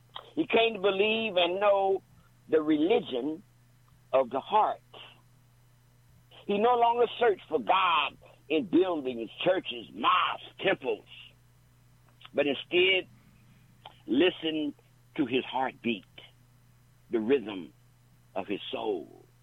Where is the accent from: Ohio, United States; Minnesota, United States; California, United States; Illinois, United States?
California, United States; Oakland; I am from Oakland. I'm in Oakland right now.